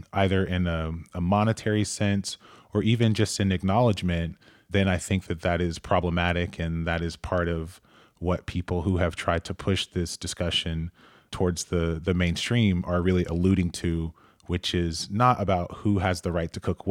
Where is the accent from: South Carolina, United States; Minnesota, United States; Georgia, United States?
Georgia, United States; Atlanta; I think even, you know, I'm from Atlanta, and the way that people talk about barbecue regionally